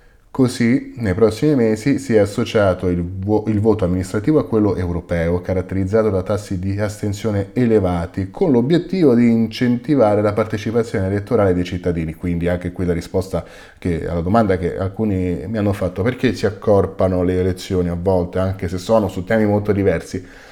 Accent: Rome, Lazio, Italy; Sono di Roma io, e se siete di Roma sapete che è così.

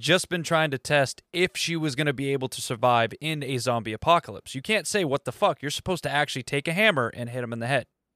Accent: Maine, United States; I even carried a small little like Portland Sea Dogs bat because I'm from Maine.

